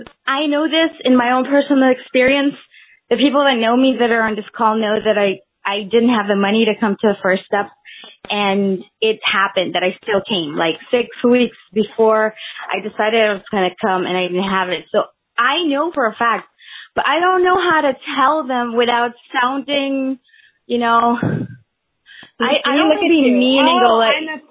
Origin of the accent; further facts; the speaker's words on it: Cuba; So my father's from Spanish descent. So I don't quite know because I grew up in Cuba